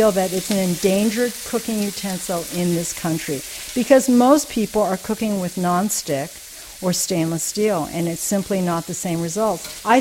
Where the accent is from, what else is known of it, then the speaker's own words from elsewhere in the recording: United States; because I'm Chinese American, I did not grow up using a wok.